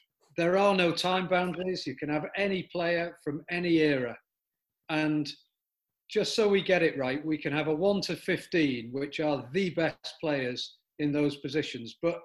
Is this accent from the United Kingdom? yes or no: yes; England, United Kingdom; I'm as English as they come